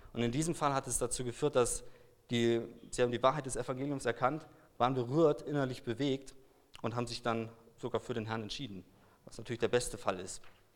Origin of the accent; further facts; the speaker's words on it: Germany; accent: German; ich habe einen gewissen deutschen Akzent